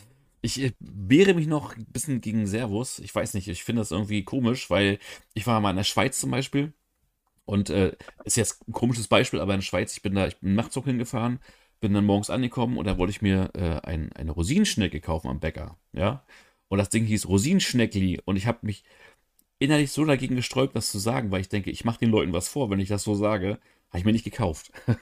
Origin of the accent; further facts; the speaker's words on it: Northeast Germany, Germany; now in Berlin, Germany; Ich bin ja in Berlin, aber ich komme ja eigentlich aus dem Nordosten Deutschlands.